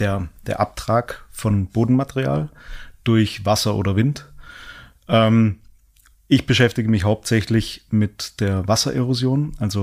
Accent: Reutlingen, Baden-Württemberg, Germany; also born or lived in Arad, Romania; Habe dann dort die Schullaufbahn gemacht, also in Südwestdeutschland, in Reutlingen.

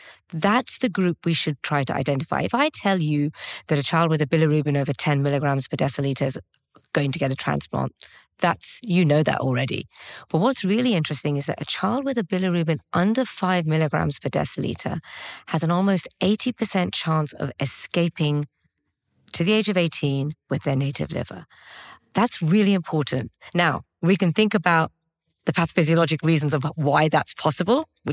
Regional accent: London, United Kingdom; moved away; I mean, I'm a Londoner through and through. I love London. I think it's the greatest city in the world. And yet I've spent the last 24 years not living in London

